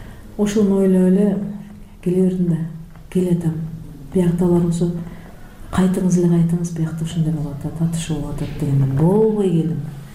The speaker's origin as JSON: {"language": "Kyrgyz", "region": "Jalal-Abad Region", "country": "Kyrgyzstan", "tie": "born or raised there", "said": "Баатырдын денеси көмүлгөн айылдан болом да, Камакырчын, Кошаң, Аң деген жерлер бар го эпосто. Ошол жерде чоңойгом да"}